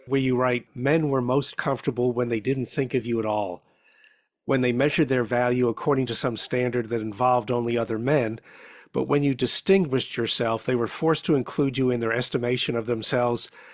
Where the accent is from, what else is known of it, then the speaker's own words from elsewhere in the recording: New York, United States; I grew up in New York, so there's a lot of Italians in Italian neighborhoods, and you're very outgoing, extroverted.